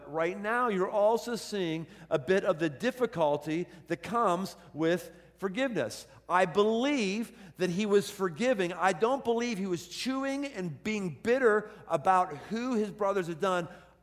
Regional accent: Pittsburgh, Pennsylvania, United States; the key goal I had growing up in Pittsburgh was to collect every single Pittsburgh Pirate in the baseball card series every single year.

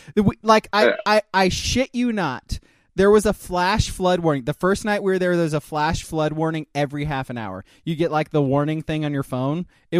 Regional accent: Oregon, United States; Like, you know, we're from Oregon, so we get rain all the fucking time.

